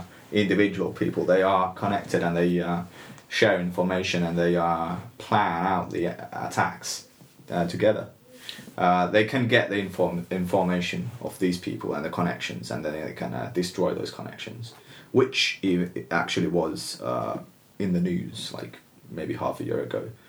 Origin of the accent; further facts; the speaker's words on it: Finland; English is a second language; Because I'm from Finland